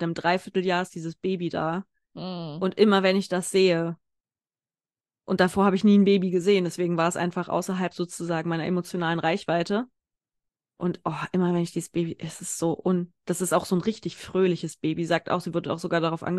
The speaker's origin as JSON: {"language": "German", "town": "Grifte", "region": "Hesse", "country": "Germany", "tie": "born or raised there", "said": "da wo ich groß geworden bin."}